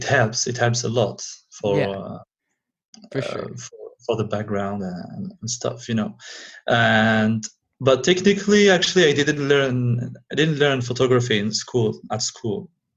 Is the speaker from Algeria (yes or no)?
yes; Algeria; English is a second language; moved away as an adult; now in Paris, France; So I live in France since like 10 years. I was born and I grew up in Algeria, in North Africa. I came to France when I finished my fine arts studies in Algeria.